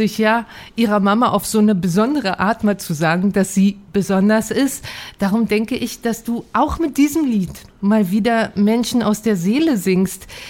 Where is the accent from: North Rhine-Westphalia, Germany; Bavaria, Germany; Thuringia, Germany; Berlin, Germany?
Berlin, Germany; Jetzt sage ich, Icke als Berlinerin